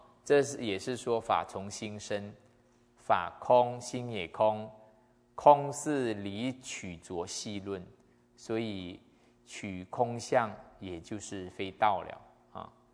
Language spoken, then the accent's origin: Chinese; Malaysia; 因为我们马来西亚没有这样子的佛学课的，没有出家众嘛，我家乡啦